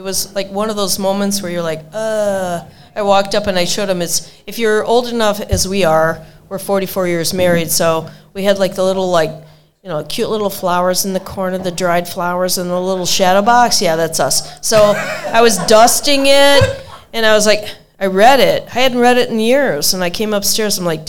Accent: Cleveland, Ohio, United States; now in Batavia, United States; We come from Cleveland. Don't boo us.

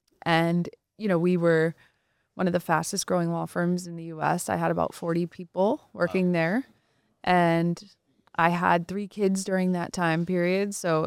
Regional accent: Poughkeepsie, New York, United States; now in Atlanta, United States; Yes, I'm in Atlanta and I'm originally from New York.

